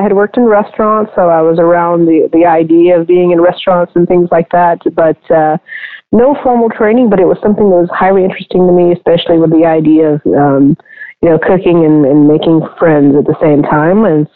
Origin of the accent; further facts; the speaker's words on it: New Orleans, Louisiana, United States; born there; Well, I was born in New Orleans, and really got into food and cooking while I was living there